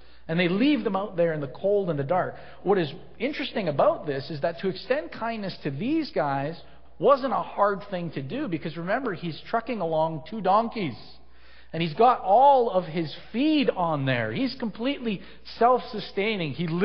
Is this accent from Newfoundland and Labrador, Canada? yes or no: no; Scarborough, Ontario, Canada; I tell people I'm from Scarborough